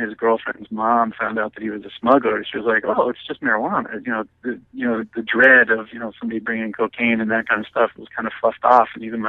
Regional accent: Pittsburgh, Pennsylvania, United States; Now, certainly for my hometown of Pittsburgh, where my uncles are from, I mean, you couldn't get a job in that town.

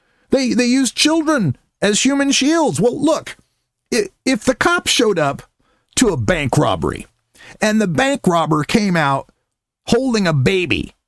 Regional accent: Nampa, Idaho, United States; Now, I grew up in Nampa, Idaho, part of Canyon County, Idaho, and one of the landmarks of Canyon County in my hometown of Nampa is Amalgamated Sugar

